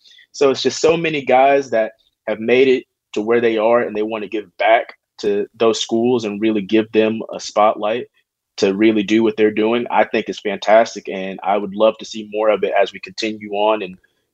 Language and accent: English; Charlotte, North Carolina, United States; also born or lived in Alabama; Alabama's my home state, but I grew up in Charlotte